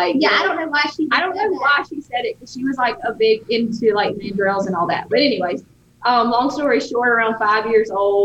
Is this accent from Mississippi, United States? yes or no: yes; Wade, Mississippi, United States; Yeah, we grew up around Wade, Mississippi area.